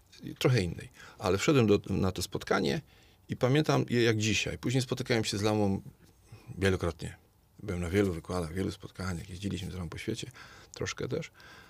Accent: Gliwice, Silesian Voivodeship, Poland; Ja pochodzę ze Śląska, z Gliwic, z takiej klasycznej śląskiej katolickiej rodziny.

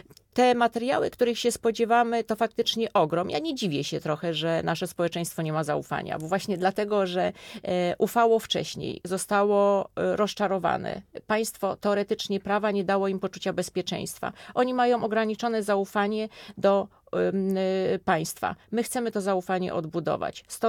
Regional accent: Łódź, Łódź Voivodeship, Poland; Jestem łodzianką, tu się urodziłam, tu żyję, tu mieszkam, tu pracuję

